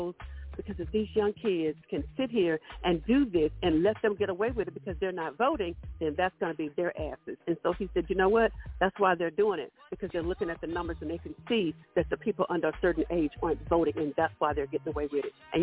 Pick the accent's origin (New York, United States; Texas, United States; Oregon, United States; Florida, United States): Texas, United States; Houston; These white boys walked up to me and said, where are you from? And I said, Houston.